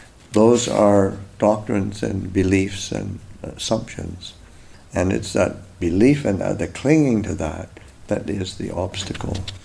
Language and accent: English; Canada; I'm Canadian, grew up Canadian